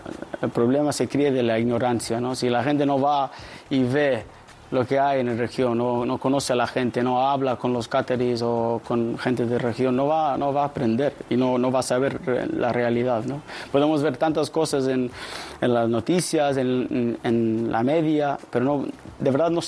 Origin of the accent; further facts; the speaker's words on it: Qatar; Yo tengo 28 años, soy de Qatar, como pueden ver. Y bueno, mi madre es de Uruguay y mi abuela es de Barcelona, entonces en casa pues siempre hemos hablado en español y por eso aprendí.